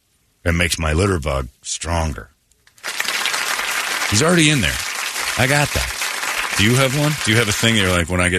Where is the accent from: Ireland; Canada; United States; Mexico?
United States; Indiana; Maybe that's a lot of maybe growing up in Indiana.